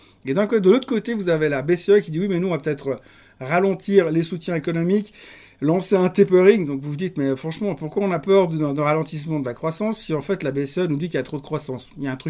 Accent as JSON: {"language": "French", "region": "Geneva", "country": "Switzerland", "said": "Donc moi je suis Genevois, donc je suis au boulot alors que la plupart des gens n'y sont pas. Ici à Genève"}